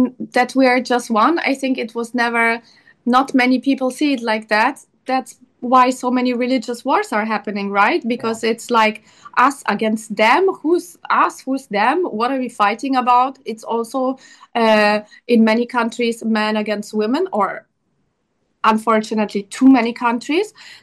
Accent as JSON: {"language": "English", "country": "Germany", "tie": "born or raised there", "also_born_or_lived": "Ukraine", "said": "I was born in Ukraine, but I grew up in Germany."}